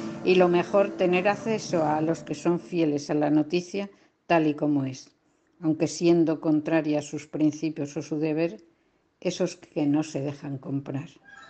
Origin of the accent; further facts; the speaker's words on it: Basque Country, Spain; Somos vascos y hemos sufrido tanto